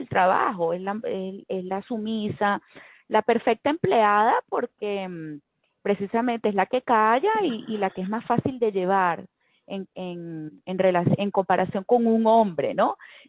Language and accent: Spanish; Venezuela; Yo soy venezolana y las novelas venezolanas pues nos marcaron y yo crecí con las novelas venezolanas.